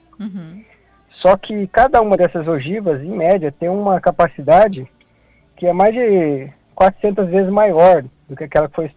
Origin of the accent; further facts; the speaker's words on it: Assis, São Paulo, Brazil; born there; Eu trabalho em Paraguaçu e em Assis, que é a cidade onde eu nasci. Assis é a cidade que é um pouco maior que da região, uhum. Tem cerca de 100 mil habitantes, né?